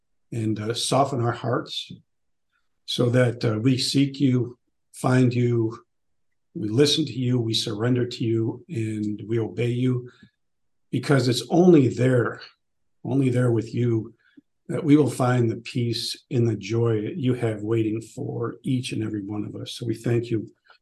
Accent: Rochester, New York, United States; born there; So first, I was born in 1953 in Rochester, New York, second of seven kids.

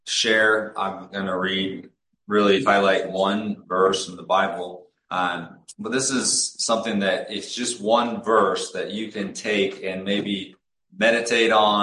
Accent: Seattle, Washington, United States; I grew up in the Northwest in Seattle

